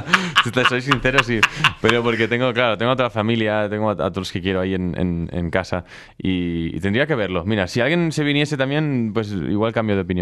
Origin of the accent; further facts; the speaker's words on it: Barcelona, Catalonia, Spain; Pero yo empecé en Barcelona. Yo soy de Barcelona, nací ahí.